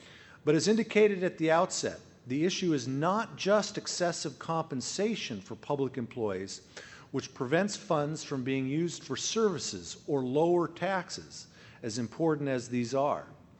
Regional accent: California, United States; Since I'm from California, the initiative process is particularly congenial to me

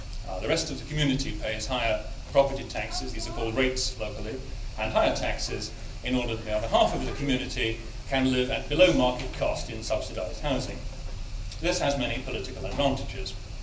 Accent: United Kingdom; I came from Britain believing it was a very backward country, but I've since become convinced that it's very far ahead of yours, about 20 years, I'd say.

